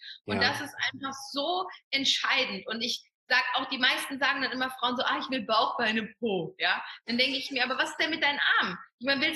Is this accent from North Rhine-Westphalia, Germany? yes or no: yes; North Rhine-Westphalia, Germany; Wir leben ja quasi in dem Mittelpunkt von unseren beiden Heimaten. Sigi kommt ja vom Bodensee, ich komme aus dem Ruhrgebiet und wir sind genau in der Mitte, hier an der schönen Bergstraße